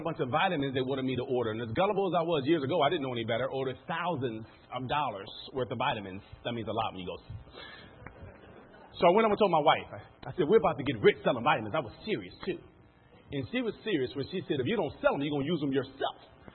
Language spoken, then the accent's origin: English; Maryland, United States; born and raised in Maryland, about 15 minutes outside of Washington, D.C., where I still reside.